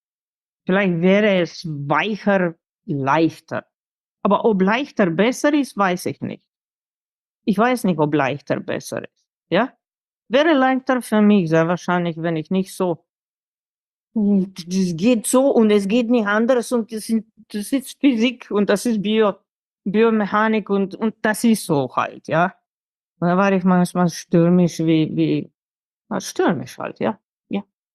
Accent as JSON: {"language": "German", "country": "Germany", "said": "Also meine Heimat ist noch immer Deutschland und mein Blut ist slowenisch, ja."}